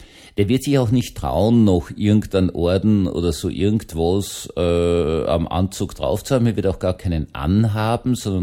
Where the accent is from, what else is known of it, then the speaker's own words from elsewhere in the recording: Vienna, Austria; meiner Heimatgemeinde Wien-Gumpendorf